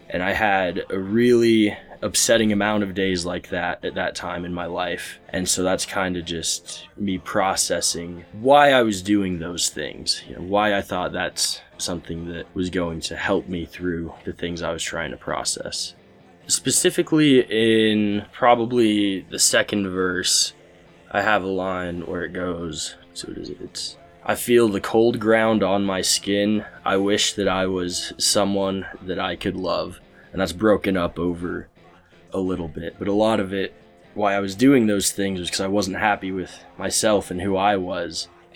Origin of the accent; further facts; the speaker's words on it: Logan, Utah, United States; also born or lived in Rexburg, Idaho; Yeah, so I grew up in Logan, and then my dad went up to Rexburg to visit my aunt, and he was like, this place is awesome. So he moved us there, and so I was stuck there for like 11 years